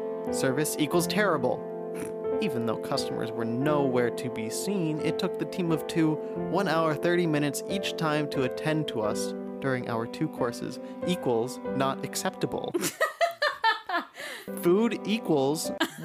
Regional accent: United Kingdom; I'm British.

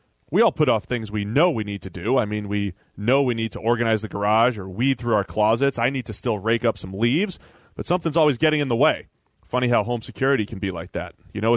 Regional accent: Boston, Massachusetts, United States; So I'm not going to trash Dunkin' Donuts. I'm from Boston. I'm supposed to like it.

